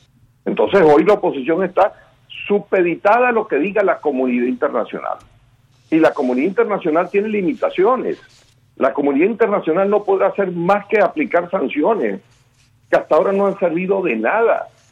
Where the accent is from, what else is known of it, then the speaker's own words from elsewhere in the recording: Venezuela; Lo que yo deseo, como todo venezolano, es que se genere pues un cambio en el país.